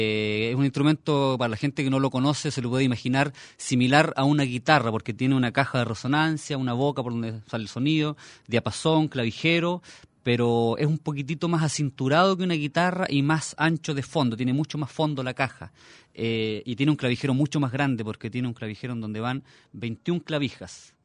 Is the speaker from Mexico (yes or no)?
no; Santiago, Santiago Metropolitan Region, Chile; now in Casablanca, Chile; Sí, yo soy de Santiago, por ahí he recorrido algunos lugares.